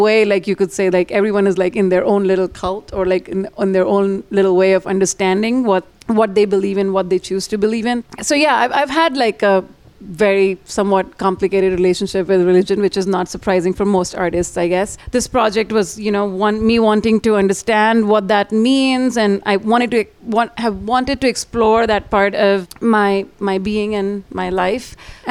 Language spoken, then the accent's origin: English; India; like growing up in India is not something that it wasn't around as a concept